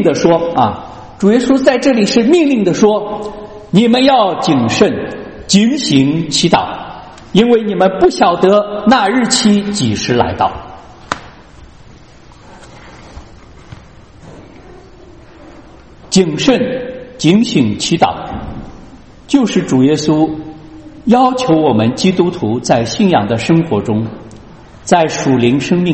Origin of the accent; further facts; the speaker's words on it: China; 弟兄姊妹，我们平时可能我们中国人很不喜欢这个